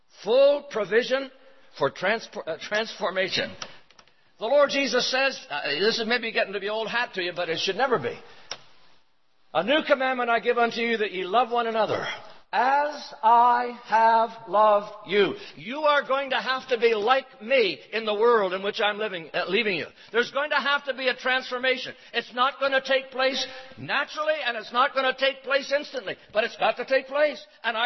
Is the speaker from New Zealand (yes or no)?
no; Canada; born there; because I was born in Canada.